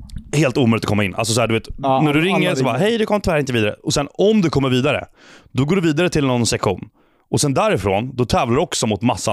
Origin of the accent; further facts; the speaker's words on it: Värmdö, Stockholm County, Sweden; Vi är från Värmdö, för jag som inte hänger med.